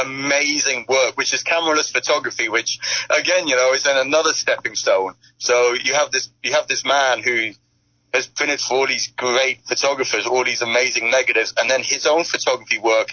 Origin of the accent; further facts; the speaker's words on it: United Kingdom; However, being a British person